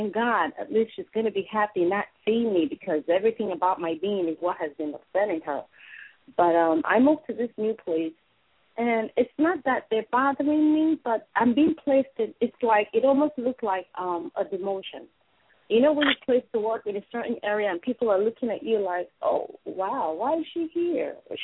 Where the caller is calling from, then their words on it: New Jersey, United States; I'm calling from New Jersey.